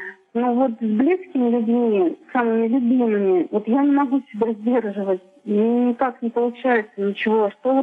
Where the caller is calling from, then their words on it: Moscow, Russia; из Москвы.